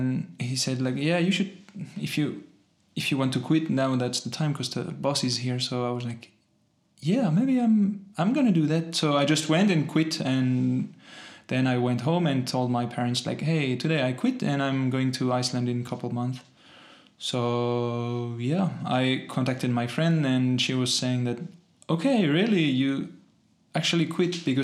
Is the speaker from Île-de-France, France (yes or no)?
no; Saumur, Pays de la Loire, France; moved away as an adult; Yeah, I'm from Saumur in France, in the Pays de la Loire. It's a nice small city. And yeah, I grew up there and yeah, stayed there until I was like 18. And then I moved out.